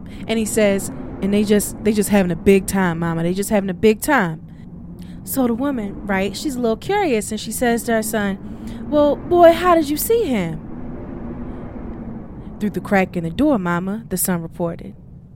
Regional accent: Maryland, United States; a story collected from my home state of Maryland by Harry Hyatt.

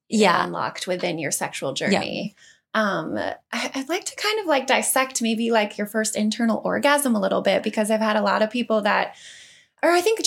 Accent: Midwest, United States; You know, I grew up in the Midwest as well.

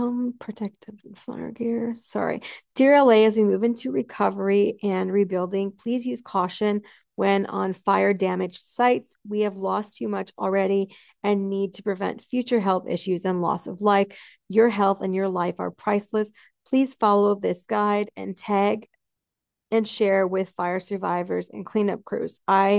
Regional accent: Canada; The reason I don't know if it's called a governor or a senator is because I'm Canadian. So I go by like mayor and premier.

